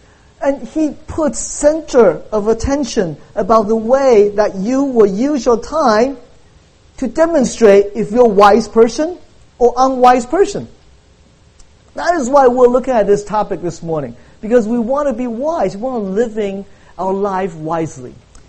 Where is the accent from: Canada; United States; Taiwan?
Taiwan; But we grew up like in Taiwan for Chinese New Year.